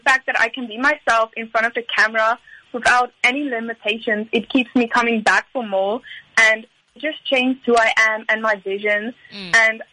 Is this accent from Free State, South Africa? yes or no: yes; Free State, South Africa; I am an 18-year-old quadruple threat and I am from Valcom in the Free State.